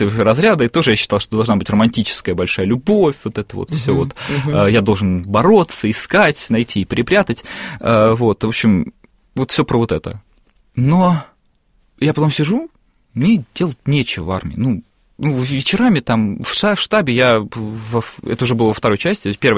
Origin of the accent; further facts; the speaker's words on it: Russia; born there; я же родился в России, я же родился тут